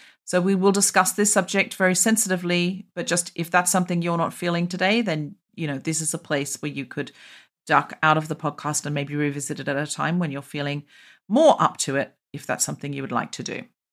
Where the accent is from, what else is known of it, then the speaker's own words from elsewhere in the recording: Australia; born there; I was born in Australia.